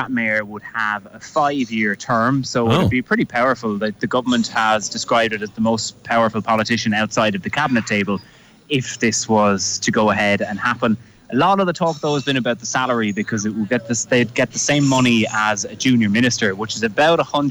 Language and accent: English; Waterford, Munster, Ireland; I know I'm from Waterford myself